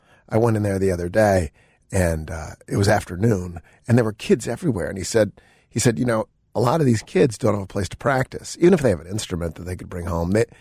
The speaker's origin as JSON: {"language": "English", "town": "Buffalo", "region": "New York", "country": "United States", "said": "Like, I'm from Buffalo."}